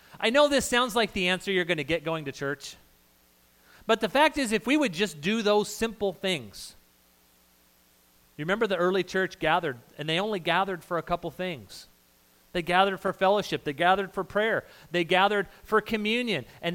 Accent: Las Cruces, New Mexico, United States; I grew up in New Mexico. We used to go to Juarez a couple times a year. I grew up in Las Cruces.

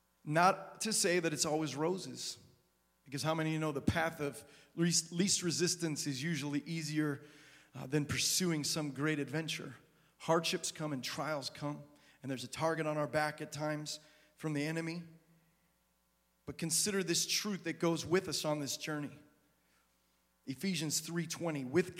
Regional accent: Sheboygan, Wisconsin, United States; moved away as an adult; now in Nashville, United States; when we were visiting from Nashville, where we lived, Sheboygan, my hometown, visiting my family there

